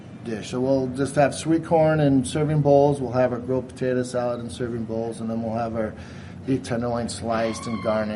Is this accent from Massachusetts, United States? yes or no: no; Carroll, Iowa, United States; now in Ames, United States; I am not. I'm originally from Carroll, Iowa. So I'm an Iowa